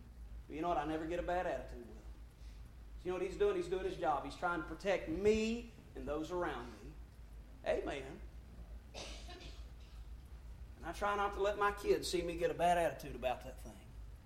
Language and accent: English; Arkansas, United States; I am from Arkansas.